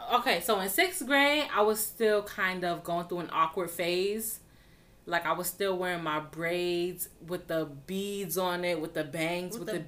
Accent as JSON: {"language": "English", "region": "New York", "country": "United States", "tie": "born or raised there", "said": "projects, Albany projects. And during that first week of school, I made a best friend. And she was also born and raised in Albany projects."}